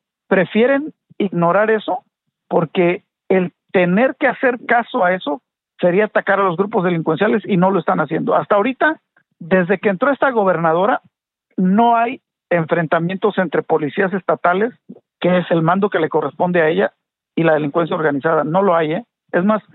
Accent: Mexico; y tenemos que, como mexicanos, acortar esas distancias

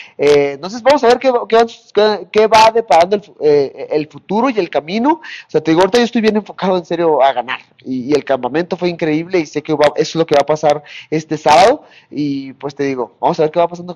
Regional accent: Tijuana, Baja California, Mexico; pero yo, por ejemplo, en Tijuana, de donde yo soy, pues mis familia me dijo que sí hubo 2-3 disturbios.

